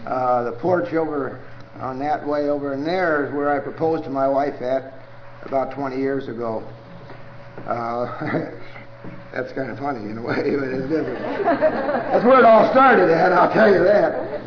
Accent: Centralia, Illinois, United States; I was born in a place called Centralia, Illinois, southern part of Illinois. That's my hometown.

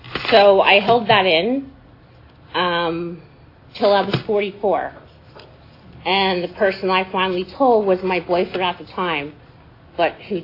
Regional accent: New Jersey, United States; born there; I was born in New Jersey from a family of six.

